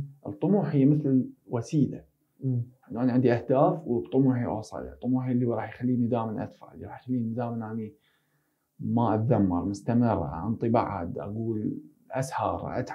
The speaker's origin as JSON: {"language": "Arabic", "country": "Iraq", "moved": "as an adult", "lives_now": "London, United Kingdom", "said": "قبل كنت اقول 2017 هي اصعب سنة عندي. هي السنة اللي تزوجت بيها، اللي طلعت من العراق بيها،"}